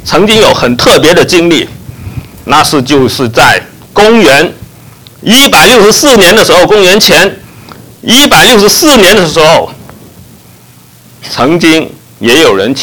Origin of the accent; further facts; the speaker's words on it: China; 我们中国人一提起我们的历史，我们就说唐太宗，是吧？